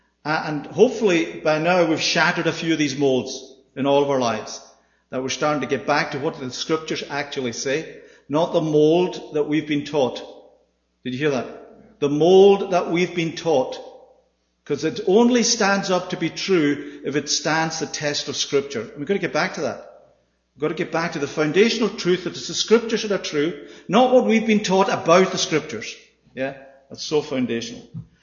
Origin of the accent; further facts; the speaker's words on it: Ireland; first language Irish; English is a second language; But do you know my first language was Gaelic? Yeah, so for the Irish, it was actually, I could be teaching this in Gaelic.